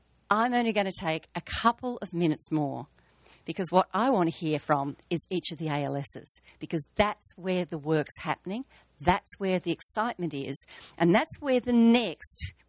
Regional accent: Australia; accent: Australian; I'm going to apologise for having to speak in my mother tongue, which is Australian, it's not even English

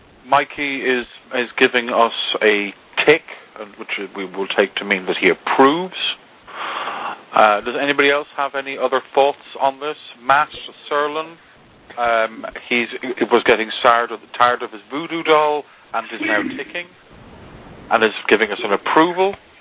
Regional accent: Ireland; guys, I'm Irish, so guys is kind of, you know, it covers both genders.

